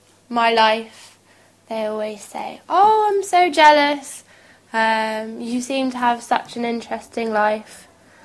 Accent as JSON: {"language": "English", "country": "Hong Kong", "tie": "born there", "said": "So I was born in Hong Kong, and when we were there, we travelled a lot. So I've been to New Zealand, Bali, Singapore, France, obviously, Spain"}